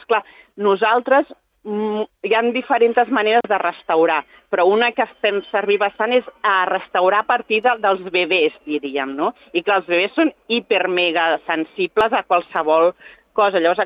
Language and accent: Catalan; Catalonia, Spain; jo és que sóc catalana i els hi dic garotes o garoines